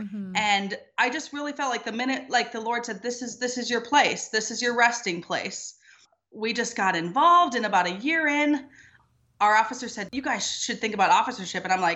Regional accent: Minneapolis, Minnesota, United States; I was raised in Minneapolis, Minnesota, to a single dad.

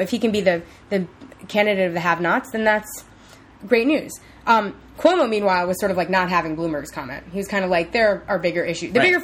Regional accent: New York City, New York, United States; And I think as a New Yorker, I'm certainly responding to it.

